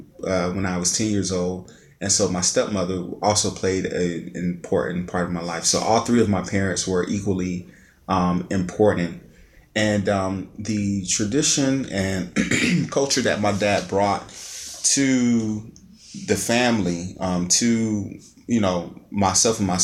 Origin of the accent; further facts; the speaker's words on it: Tampa, Florida, United States; I was born in Tampa, Florida. Okay. And that's where I was born and raised.